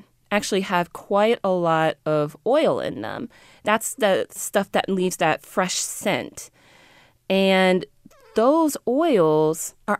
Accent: Texas, United States; I grew up in Texas.

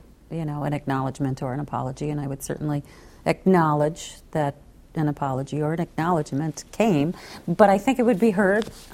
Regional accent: Minnesota, United States; And if we grew up in Minnesota, we should have gotten it.

